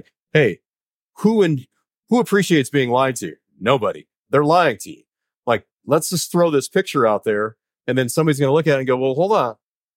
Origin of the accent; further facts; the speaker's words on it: Michigan, United States; I grew up in Michigan. I grew up with a hunting family.